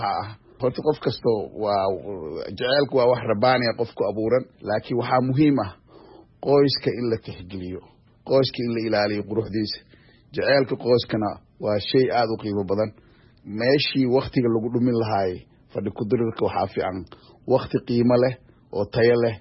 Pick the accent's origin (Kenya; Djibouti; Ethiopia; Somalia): Somalia; Mogadishu, Banadir; also born or lived in Barawe; magaala xeebeed aan ku dhashay magaalada Baraawe xamarjabna waa ku koray